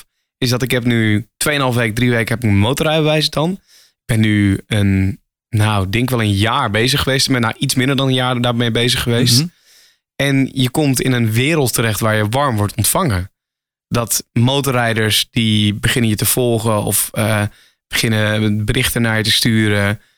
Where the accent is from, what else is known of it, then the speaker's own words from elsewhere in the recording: Emmen, Drenthe, Netherlands; moved away as an adult; now in Hilversum, Netherlands; Toen kom ik uit Emmen, Drenthe. Ik woon nu iets van 8 jaar in Hilversum. En toen ik verhuisde van Emmen, Drenthe naar Hilversum